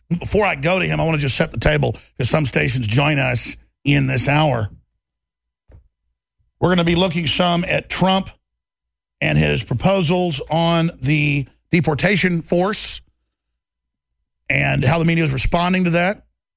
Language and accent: English; Texas, United States; Us Texans don't like little sneakies.